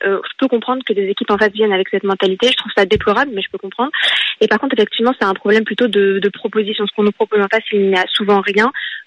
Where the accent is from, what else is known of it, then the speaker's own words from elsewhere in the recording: Paris, Île-de-France, France; Moi, je suis parisienne aussi, donc je vais vous dire la vérité